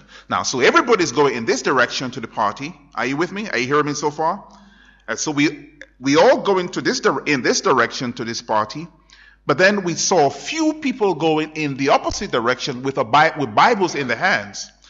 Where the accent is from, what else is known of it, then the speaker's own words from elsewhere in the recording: Liberia; I was born in Liberia. You see, I was born in West Africa. So I'm from West Africa.